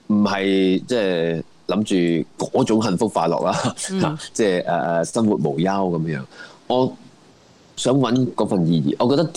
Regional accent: Hong Kong; 我啊，我系啦，香港土生土长啦，电影导演啦

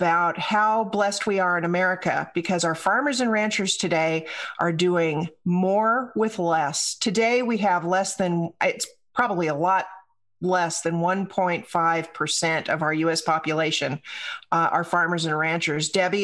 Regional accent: California, United States; I grew up in Southern California when agriculture was king. We were surrounded by farmers and ranchers.

